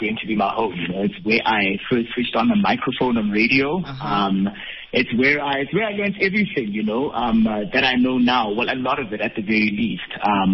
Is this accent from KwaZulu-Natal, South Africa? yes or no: no; Bethlehem, Free State, South Africa; I grew up in Bethlehem, in the Free State. It's a very small town. Not a lot of people know about it. I think the main highlight is just that it's really cold.